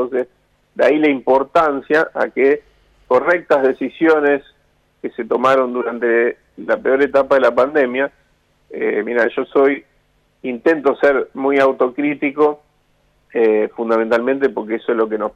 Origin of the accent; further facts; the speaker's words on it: Rosario, Santa Fe, Argentina; Vos sabés que yo soy de Rosario, de acá.